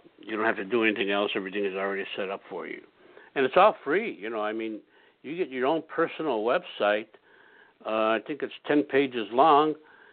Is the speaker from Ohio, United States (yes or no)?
yes; Cleveland, Ohio, United States; born there; I was born in Cleveland, Ohio. And I was born in an all-Italian neighborhood.